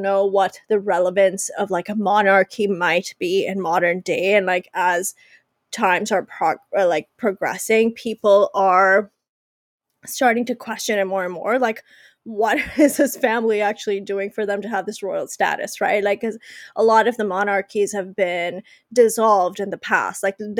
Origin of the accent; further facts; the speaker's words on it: Pakistan; you guys know I'm from Pakistan, and Pakistan, or India as a subcontinent, was once colonized by the British.